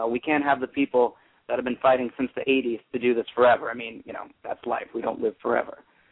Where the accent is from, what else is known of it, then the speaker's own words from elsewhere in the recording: New York, United States; I come from New York